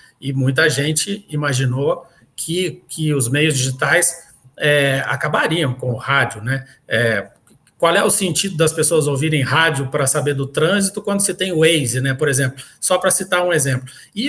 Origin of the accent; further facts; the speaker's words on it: Muzambinho, Minas Gerais, Brazil; born there; a minha mãe, que mora lá em Muzambi, em Minas Gerais, que foi na cidade onde eu nasci.